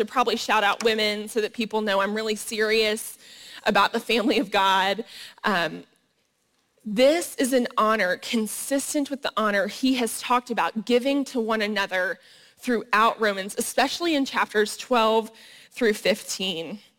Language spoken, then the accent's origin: English; the South, United States; Okay, but I grew up in the South, and we do the opposite of an Irish goodbye.